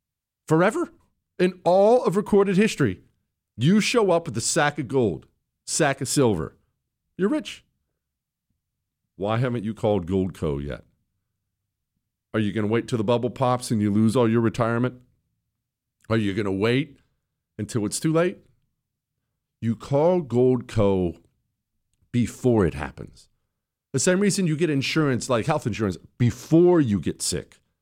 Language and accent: English; United States; I'm an American, all right? I speak American. I don't speak foreigner.